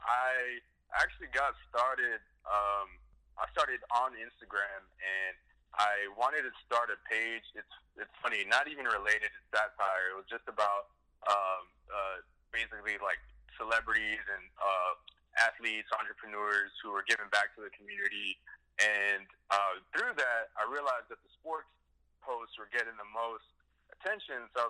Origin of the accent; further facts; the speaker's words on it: Texas, United States; now in Los Angeles, United States; I live in L.A. I'm originally from Texas, but I live in L.A.